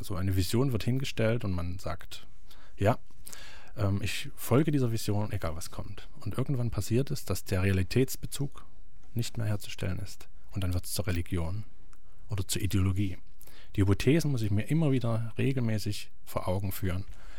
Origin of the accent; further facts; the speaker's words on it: Leipzig, Saxony, Germany; Also ich bin gebürtiger Leipziger